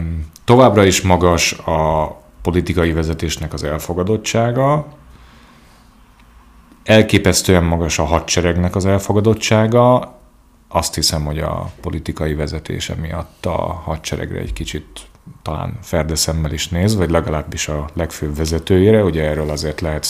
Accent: Hungary; hanem én a magyar vagyok. Tehát, hogy ott én a saját hazámat is képviselem egy picit

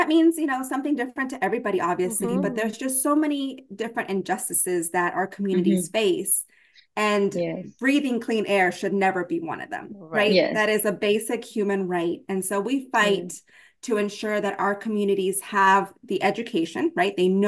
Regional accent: Maryland, United States; also born or lived in Peru; now in Virginia Beach, United States; So for me as a Latina, I was born in Peru, raised pretty much most of my life in Maryland, and now I'm in Virginia Beach, Virginia.

